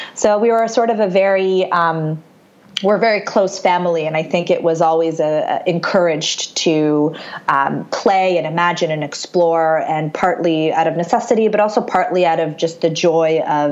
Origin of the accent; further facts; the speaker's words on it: Syria; now in Canada; when we first came to Canada, I'm originally from Syria, when we first came to Canada in 1989, we didn't have very much.